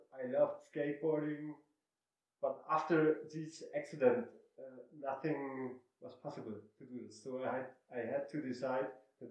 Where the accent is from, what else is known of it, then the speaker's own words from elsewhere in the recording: Germany; In English, you would pronounce it … I'm from Germany. I'm visiting here Cuenca in Ecuador for a few days.